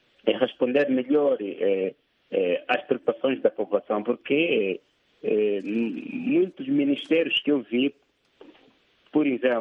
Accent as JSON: {"language": "Portuguese", "country": "Angola", "said": "Eu gosto de me identificar como angolano, sabe?"}